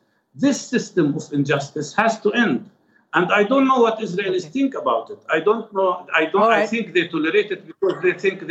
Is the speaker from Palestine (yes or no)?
yes; Jerusalem, Palestine; born there; English is a second language; I've lived all my adult life under military occupation. I was born in Jerusalem. I worked in Jerusalem as a medical doctor for 15 years